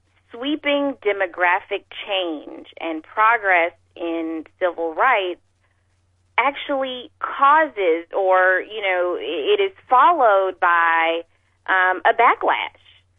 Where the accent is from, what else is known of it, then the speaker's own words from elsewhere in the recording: Texas, United States; I talk about this a lot kind of online in terms of being a Texan, and I can tell you how much my county has changed, you know, since I grew up here